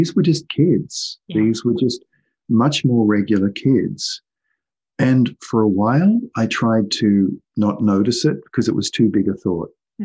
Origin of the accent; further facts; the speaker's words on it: Australia; I'm Australian.